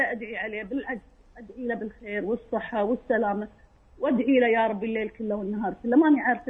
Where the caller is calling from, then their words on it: Kuwait; أنا من الكويت طال عمرك